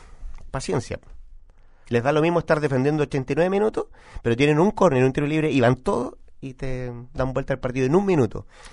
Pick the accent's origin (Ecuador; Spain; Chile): Chile; Como chileno me desilusiona un poco que un deportista que está representando a nuestro país